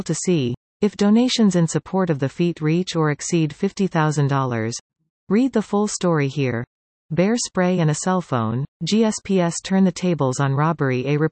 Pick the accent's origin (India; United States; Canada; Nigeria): Nigeria; I have never done anything like this and could not imagine such a thing when I was growing up in Nigeria.